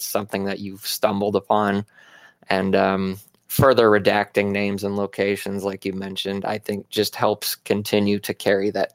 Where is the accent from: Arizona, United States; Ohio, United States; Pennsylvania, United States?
Arizona, United States; and I grew up pretty close to one of the countries, Mexico. I grew up in Arizona.